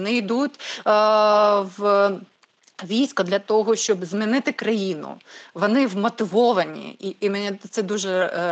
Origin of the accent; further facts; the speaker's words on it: Mykolaiv, Mykolaiv Oblast, Ukraine; Я сама з Миколаєва.